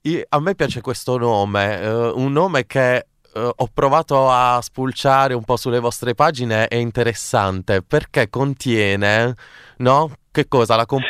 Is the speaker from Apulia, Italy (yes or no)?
yes; Apulia, Italy; mi perdoneranno se indugio in Puglia, nella mia terra